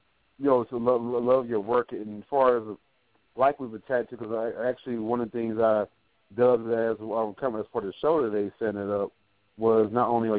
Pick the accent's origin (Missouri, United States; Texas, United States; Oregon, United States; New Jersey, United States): New Jersey, United States; Trenton; I'm originally from Trenton.